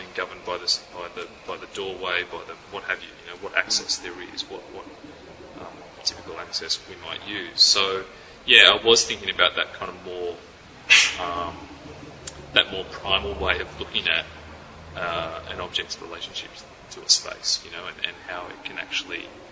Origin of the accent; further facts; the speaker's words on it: Sydney, New South Wales, Australia; I'm originally from Sydney. Sydney is my home.